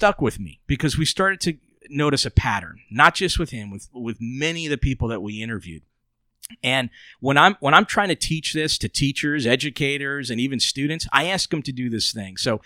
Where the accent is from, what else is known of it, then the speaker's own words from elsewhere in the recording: New York, United States; And I just got to tell you, as a New Yorker, we don't like our skin touching many things.